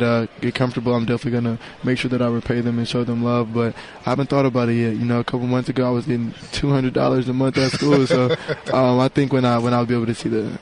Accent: Midwest, United States; But, I'm from the Midwest, and I always feel like I was able to be a kid who I feel like Cali was home.

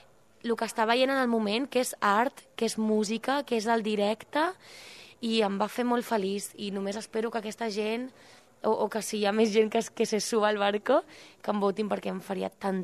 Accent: Olesa de Montserrat, Catalonia, Spain; also born or lived in Cuba; jo soc una noia que vaig néixer a Cuba, però des dels 4 anys vaig anar a Olesa de Montserrat, a Catalunya, a Barcelona, i em vaig criar allà des de molt petita. I tinc unes arrels catalanes molt precioses.

